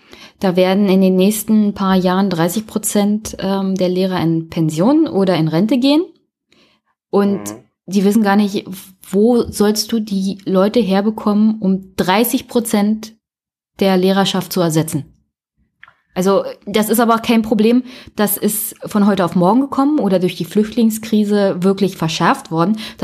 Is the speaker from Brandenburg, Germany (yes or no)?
yes; Brandenburg, Germany; ich komme ja aus Brandenburg, ja auch so abgehängte Region, ländlicher Raum.